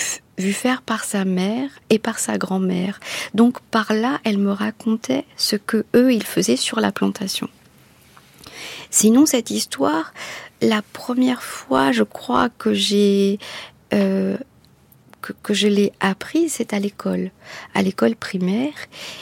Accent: Piton, Rivière du Rempart, Mauritius; Moi, je suis née, j'ai grandi à Piton.

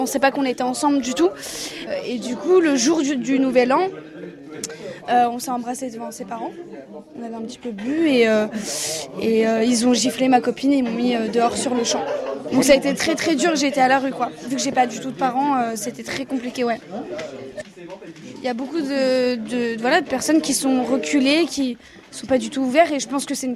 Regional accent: Armenia; Nous, on est arméniens, on vient d'Arménie.

